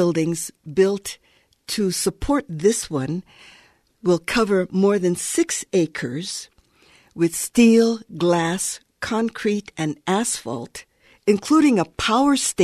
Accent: Hawaii, United States; It's very critical for me as a Hawaiian elder to be able to continue my connections with my culture and with people, my family, and others in the islands.

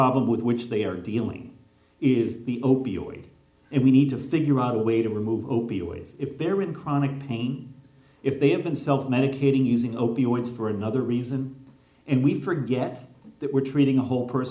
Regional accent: Middletown, Connecticut, United States; In my hometown of Middletown, Connecticut, we had one of the state psychiatric hospitals.

